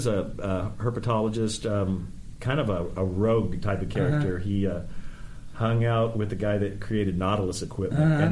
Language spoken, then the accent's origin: English; Oklahoma City, Oklahoma, United States; Well, I'm from Oklahoma City.